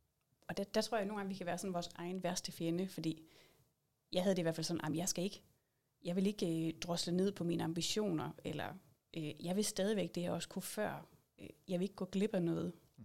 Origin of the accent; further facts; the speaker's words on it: Thy, North Denmark Region, Denmark; nu er jeg også fra Thy oprindeligt